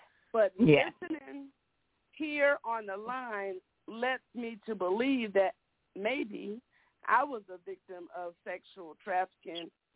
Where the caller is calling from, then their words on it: Victorville, California, United States; I am calling from Victorville, California.